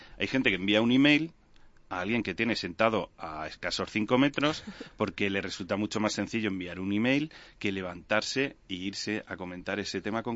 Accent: Pulgar, Castilla-La Mancha, Spain; se te ha olvidado que soy de Pulgar, un pueblecito muy pequeño de Toledo.

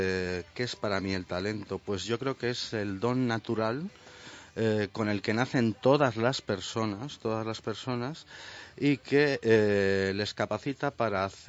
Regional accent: Medina de Rioseco, Castile and León, Spain; en el ayuntamiento de mi pueblo, Medina de Rioseco, Valladolid.

